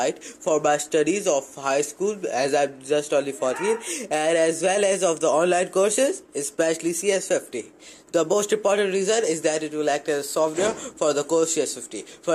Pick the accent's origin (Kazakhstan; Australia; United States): Kazakhstan; from Kazakhstan.